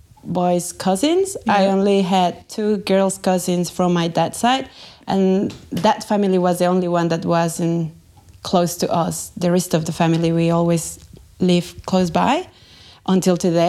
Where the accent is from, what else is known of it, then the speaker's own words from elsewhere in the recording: Texcoco, State of Mexico, Mexico; I'm very grateful that my time growing up in Texcoco was really healthy, I would say.